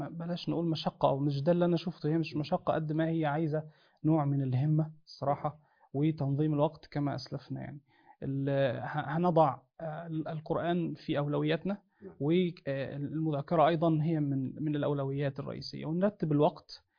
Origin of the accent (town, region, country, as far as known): Egypt